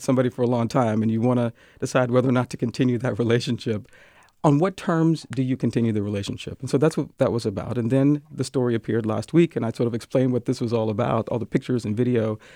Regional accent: the South, United States; now in Seattle, United States; I've lived here for 23 years. I came here from the South. And so Seattle was the largest city I'd ever lived in.

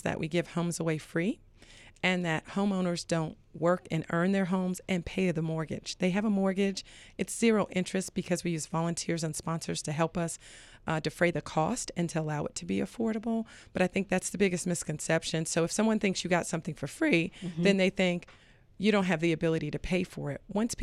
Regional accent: Long Island, New York, United States; I grew up in Long Island, New York.

